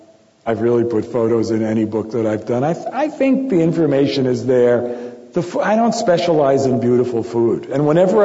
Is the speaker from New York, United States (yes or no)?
yes; New York City, New York, United States; My mother grew up in Brooklyn. My father grew up in the Bronx. I grew up in Manhattan.